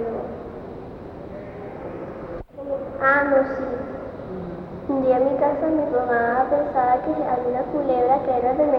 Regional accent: Maturín, Monagas, Venezuela; also born or lived in Caracas; nosotros vivimos en Maturín.

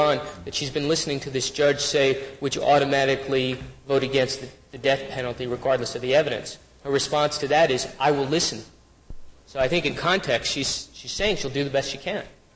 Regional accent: New Hampshire, United States; I'm from New Hampshire, Your Honor.

